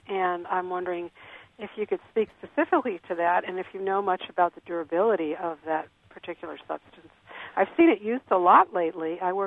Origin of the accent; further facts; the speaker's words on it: California, United States; Well, I grew up in California, and redwood was everywhere, you know.